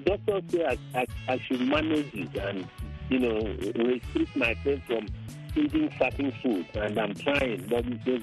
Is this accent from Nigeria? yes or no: yes; Nigeria; now in Ireland; Yes, I was invited from Nigeria on a cultural integration.